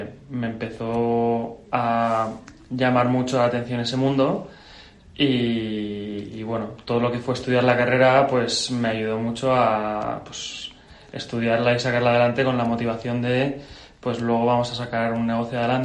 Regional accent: Pamplona, Navarre, Spain; Yo soy de Pamplona.

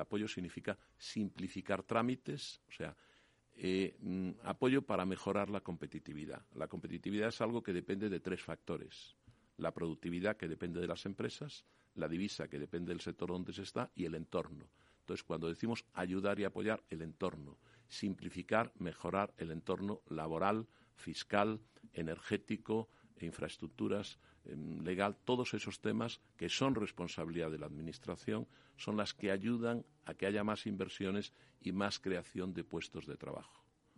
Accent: Galicia, Spain; Entonces yo, que soy gallego, a veces digo, a según.

